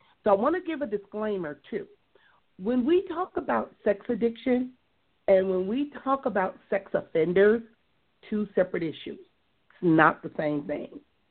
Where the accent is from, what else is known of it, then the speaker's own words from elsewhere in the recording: Compton, California, United States; I had the opportunity to interact or engage with individuals and growing up in Compton, too.